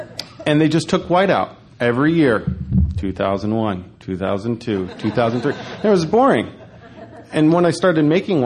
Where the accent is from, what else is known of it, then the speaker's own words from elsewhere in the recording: Michigan, United States; I grew up in Michigan. My parents bought a lot of wine at Costco.